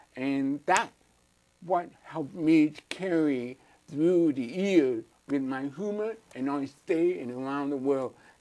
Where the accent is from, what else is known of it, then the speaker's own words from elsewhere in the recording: St. Louis, Missouri, United States; born there; I was born in St. Louis, Missouri, and I have four brothers and two sisters.